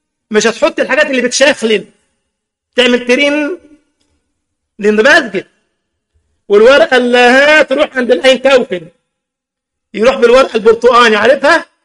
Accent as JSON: {"language": "Arabic", "country": "Egypt", "said": "وكان رئيس القضاء عندنا في مصر"}